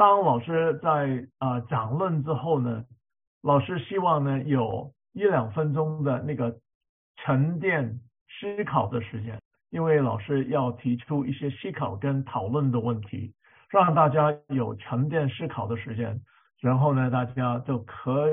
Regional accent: China; 是用了一个我们中国人理解的中国的本时的一个的方法了

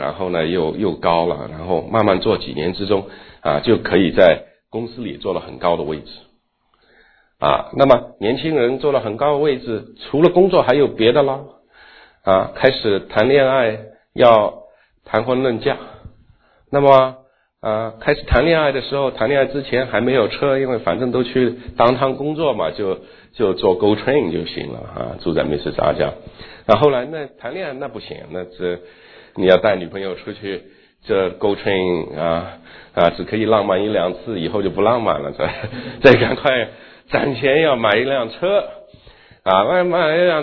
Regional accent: China; now in Canada; 然后我自己从中国移民出来，在加拿大当时

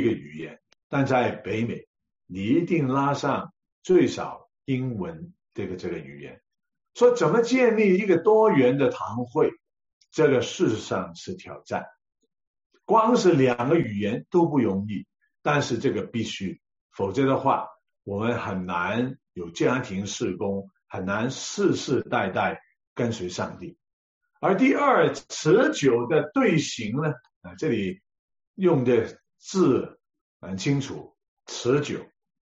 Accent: Hong Kong; Chinese is a second language; 本身我是香港土生土长，根本不会讲普通话的。那只不过因为侍奉啊，大概30年前逼着要学普通话

